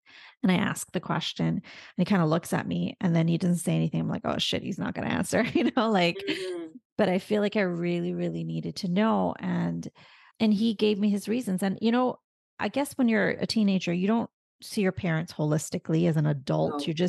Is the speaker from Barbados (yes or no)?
yes; Barbados; and I'm from Barbados, so I get it, like the whole Caribbean thing.